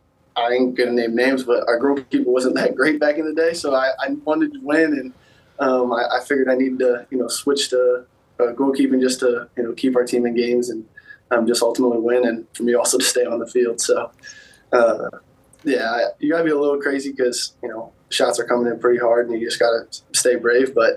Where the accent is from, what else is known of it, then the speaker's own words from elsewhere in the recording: St. Louis, Missouri, United States; Obviously, I want to see, I'd say, St. Louis do well just for my hometown, but...